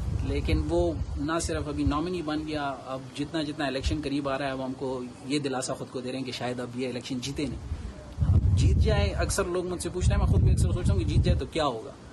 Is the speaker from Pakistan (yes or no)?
yes; Peshawar, Khyber Pakhtunkhwa, Pakistan; moved away as an adult; now in Cleveland, United States; میرا تعلق پشاور سے ہے. میری ساری زندگی، میری ایجوکیشن پشاور میں ہوئی ہے. میں یہاں پہ ریزیڈنسی کرنے آیا ہوں کلیولینڈ میں. پچھلے میرا خیال ہے 2 سال سے، 2014 سے میری رہائش ہے. I am N immigrant.